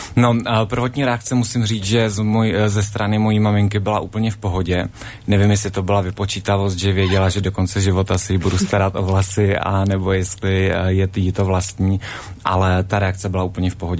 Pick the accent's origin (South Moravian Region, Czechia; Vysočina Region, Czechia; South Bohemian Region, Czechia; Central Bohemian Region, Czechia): Central Bohemian Region, Czechia; Mladá Boleslav; já jsem sice přijel z Prahy, ale jsem rodilý Boleslavák, takže pocházím odsaď z Mladé Boleslavy a vlastně v současné době stříhám především v Praze a v Mladé Boleslavi